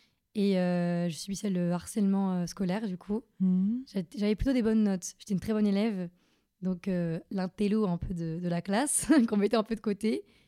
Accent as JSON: {"language": "French", "town": "Lyon", "region": "Auvergne-Rhône-Alpes", "country": "France", "tie": "born there", "said": "Alors, je suis née à Lyon. Je suis une Lyonnaise."}